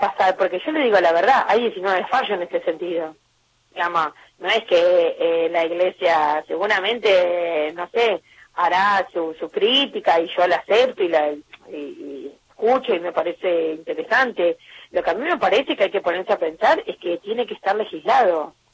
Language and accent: Spanish; Entre Ríos, Argentina; now in Viedma, Argentina; Soy entrerriana. Soy patagónica por adopción.